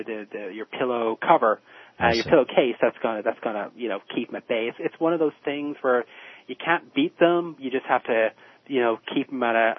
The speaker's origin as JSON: {"language": "English", "town": "Dublin", "region": "Leinster", "country": "Ireland", "tie": "born or raised there", "said": "And my hometown of Dublin also have that sort of basin effect where you get this horrible smog."}